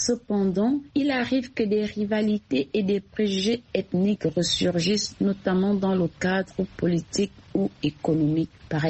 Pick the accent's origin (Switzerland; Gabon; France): Gabon; rappeler que notre destin commun en tant que Gabonais dépasse nos différences.